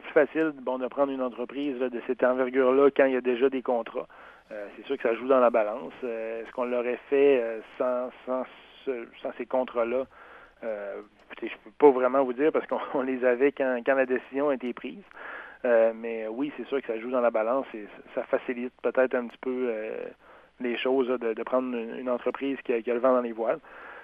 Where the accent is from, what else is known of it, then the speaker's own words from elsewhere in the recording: Rivière-au-Nord, Quebec, Canada; quand je suis revenu à Gaspé, là, il y a une dizaine d'années, étant donné que je suis natif là, de Rivière-Aux-Nord, mais quand je suis revenu en 2008